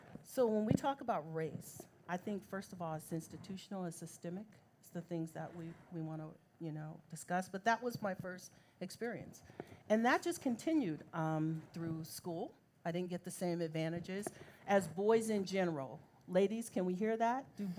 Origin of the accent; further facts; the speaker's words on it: Daly City, California, United States; We were one of the first black families in Daly City, California, born and raised in California.